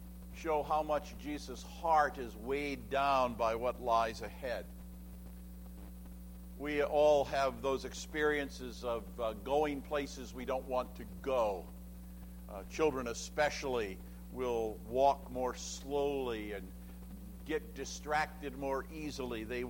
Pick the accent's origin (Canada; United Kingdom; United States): Canada; You see, if I'm from Canada, I say aunt, not aunt.